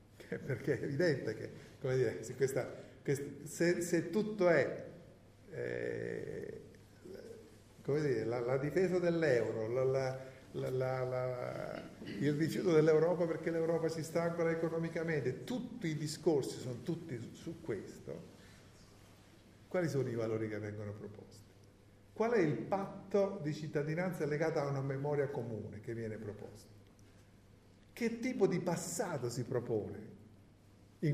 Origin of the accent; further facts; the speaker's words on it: Southern Italy, Italy; accent: southern Italian; lo dico sempre accentuando il mio accento meridionale, perché sono tutte e due categorie tipiche del Sud